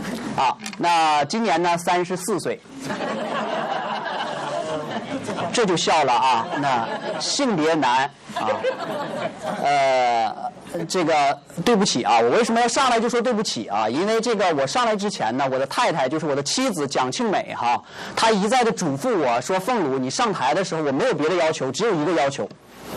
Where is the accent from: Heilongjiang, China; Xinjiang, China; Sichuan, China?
Heilongjiang, China; now in Boston, United States; 那我来自于中国的黑龙江省啊，现在在 Boston College， 就是波士顿学院 BC 哈，读神学。所以我是一名神学生